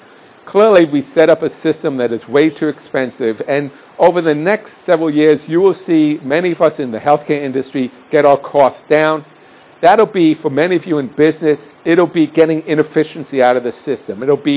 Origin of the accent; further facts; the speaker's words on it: New York City, New York, United States; I grew up in New York City. It was a public high school, Bayside High School in Queens, New York.